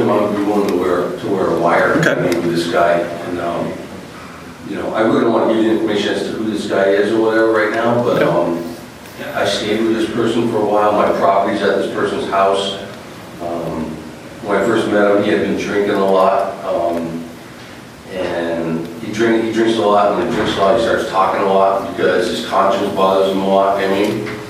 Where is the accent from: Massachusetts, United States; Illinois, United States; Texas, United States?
Massachusetts, United States; but I got East Coast on my back of my arm because I'm from Massachusetts.